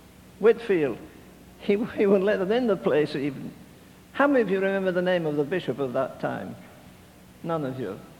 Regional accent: England, United Kingdom; I was raised in England, in case you don't know, and for the first 15 years of my life, I went to a Methodist church.

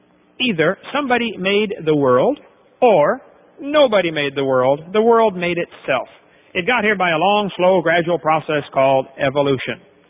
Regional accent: East Peoria, Illinois, United States; But when I was about 6 or 7 years old, I was raised in East Peoria, Illinois.

